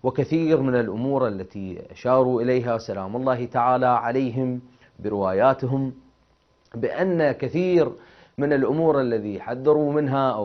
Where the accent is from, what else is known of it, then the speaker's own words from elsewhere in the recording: Iraq; وهذا ما يكون نادر عندنا في العراق لأن أيام الحر أيام صعيبة ربما